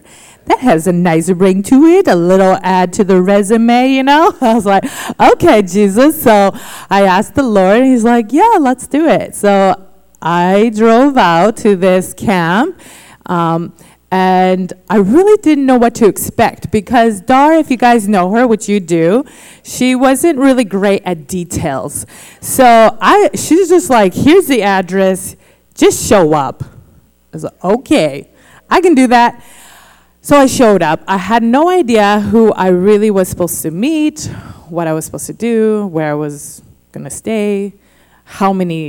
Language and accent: English; Canada; I'm Canadian.